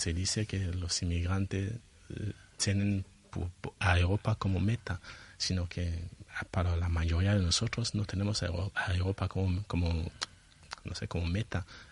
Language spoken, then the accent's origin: Spanish; Cameroon; Spanish is a second language; moved away; Yo salí de Camerún en 2004.